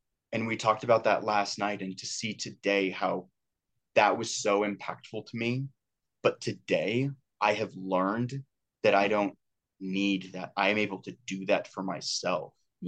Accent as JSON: {"language": "English", "town": "Santa Rosa", "region": "California", "country": "United States", "tie": "born or raised there", "also_born_or_lived": "Modesto", "said": "But I grew up in this town called Santa Rosa, which is like wine country, redwood trees near the ocean, kind of."}